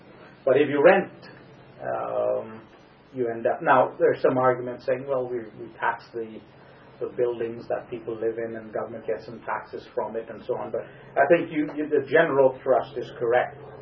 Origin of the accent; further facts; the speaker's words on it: Guyana; my home country, Guyana